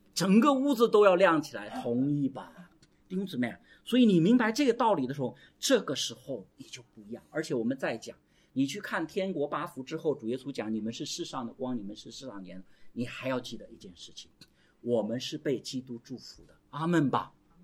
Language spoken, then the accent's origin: Chinese; China; 这个跟我们中国人的习惯又不一样。我们中国人太多习惯就是说